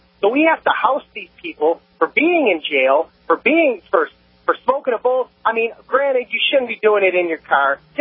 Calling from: Detroit, Michigan, United States; I'm from Detroit, yes.

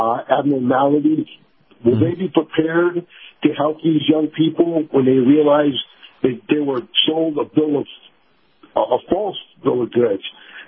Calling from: Tampa, Florida, United States; From Tampa.

